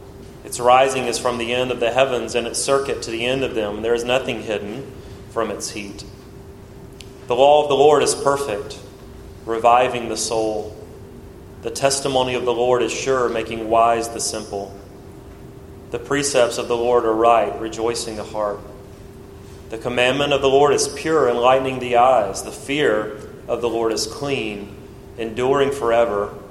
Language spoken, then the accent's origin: English; Brundage, Alabama, United States; I'm from Brundage, Alabama, which is just a scratch bigger than Banks, Alabama